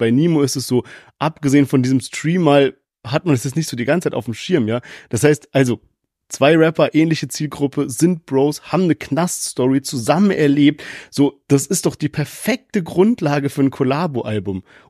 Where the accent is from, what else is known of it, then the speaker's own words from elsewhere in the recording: Frankfurt, Hesse, Germany; ich komme ja da so aus Frankfurt